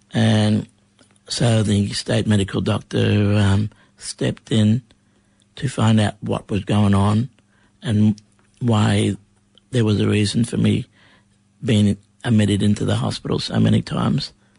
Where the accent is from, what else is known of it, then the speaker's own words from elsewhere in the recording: Cherbourg, Queensland, Australia; born there; I was born in Waka Waka country in Cherbourg. Even though I was born there, I have Kalkadoon heritage from Mount Isa. Through my grandmother's mob, through Cloncurry.